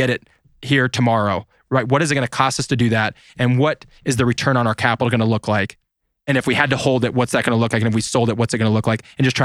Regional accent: Midwest, United States; I'm very frugal. I'm from the Midwest.

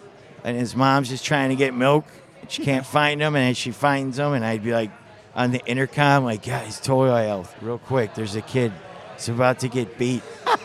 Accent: Carol Stream, Illinois, United States; So I grew up just outside of Elgin, Illinois, which for those of you who don't know is far west suburb. Bartlett is a high school I went to. Technically, I grew up in Carroll Stream

